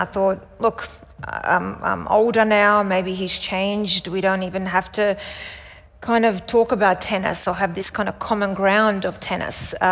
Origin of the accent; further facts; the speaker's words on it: Australia; from me being Australian to me absolutely loving my fans and loving Australia.